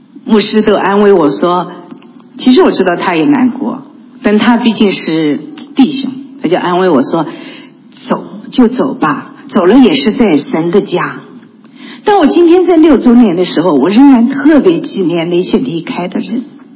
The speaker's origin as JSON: {"language": "Chinese", "country": "China", "said": "特别是我们来自中国大陆的人，是比较容易激动的"}